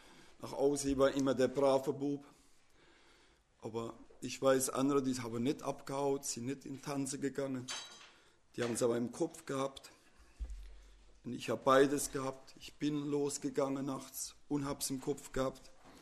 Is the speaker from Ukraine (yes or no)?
yes; Ukraine; German is a second language; Selbst bei uns in der Ukraine gibt es ja fast keine Schilder.